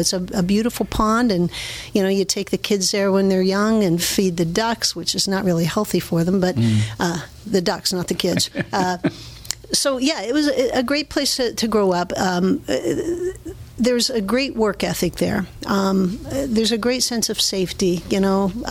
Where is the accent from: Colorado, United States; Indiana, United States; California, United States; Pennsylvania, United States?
Pennsylvania, United States; I grew up in the Cove. I have very fond memories of coming to Altoona with my grandparents to come to the city and go shopping at Gables in the bustling downtown